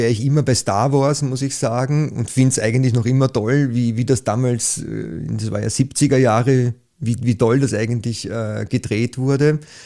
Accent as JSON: {"language": "German", "town": "Liesing", "region": "Vienna", "country": "Austria", "said": "ich bin jetzt aus Liesing, da darf man ein bisschen Werbung machen"}